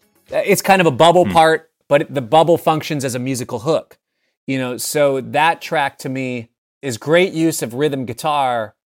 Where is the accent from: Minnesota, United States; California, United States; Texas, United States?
Minnesota, United States; Minneapolis; For me, I grew up in Minneapolis. It's just in my blood.